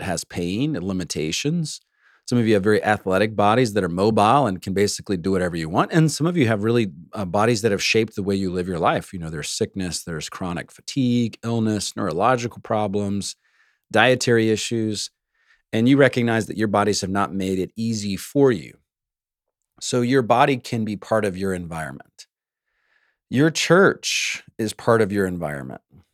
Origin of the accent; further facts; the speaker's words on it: Savannah, Georgia, United States; And I'm from the South. And yes, I am from Savannah, Georgia, some of you make fun of me for.